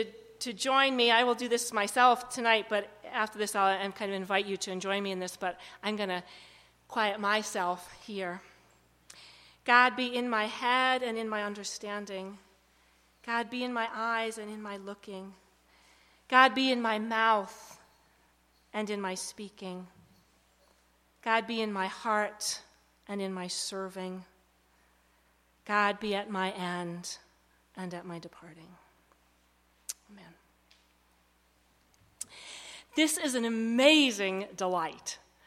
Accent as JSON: {"language": "English", "town": "Braintree", "region": "Massachusetts", "country": "United States", "tie": "born or raised there", "lives_now": "Maine, United States", "said": "So I'm from away, but thank you for being gentle with me. Just a little short bio. I was raised in the Episcopal Church in Braintree, Massachusetts."}